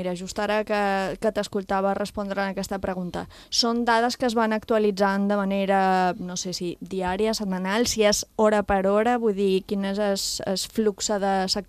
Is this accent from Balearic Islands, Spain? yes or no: yes; Ibiza, Balearic Islands, Spain; ens permet, com a eivissencs, com a ciutadans, com a illa